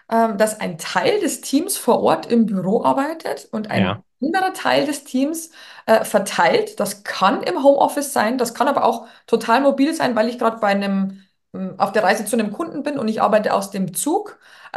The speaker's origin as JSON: {"language": "German", "region": "Bavaria", "country": "Germany", "lives_now": "Berlin, Germany", "said": "Wie du auch hören kannst, ne, ich komme aus Bayern und nicht aus Berlin, wo aber meine Firma sitzt und wo ich die letzten 12 Jahre gelebt habe."}